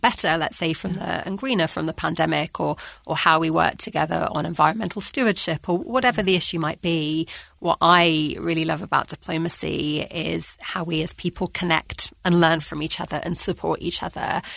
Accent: London, United Kingdom; So I grew up in London, which I loved. London, you know, I'm a passionate Londoner

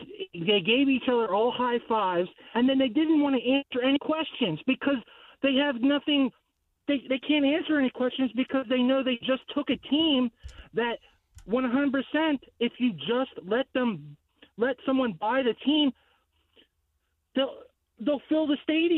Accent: Baltimore, Maryland, United States; Hey, guys. I'm from Baltimore. And when I was growing up, I'm 42.

